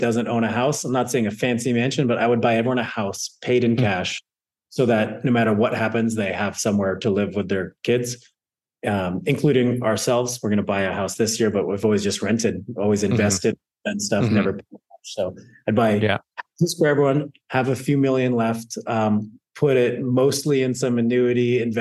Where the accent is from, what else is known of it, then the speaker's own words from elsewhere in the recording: Canada; now in United States; I'm a Canadian, but being here and now American citizen